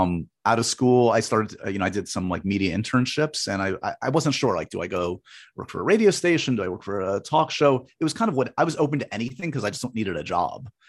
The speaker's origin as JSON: {"language": "English", "town": "New York City", "region": "New York", "country": "United States", "tie": "born or raised there", "said": "I grew up in New York City, loved movies, TV, New York Yankees."}